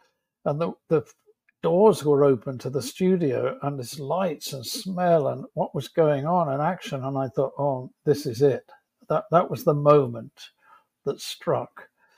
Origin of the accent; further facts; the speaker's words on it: Reading, South East England, United Kingdom; born there; I was born in Reading, which is the capital of Berkshire in England, and didn't even have a theatre.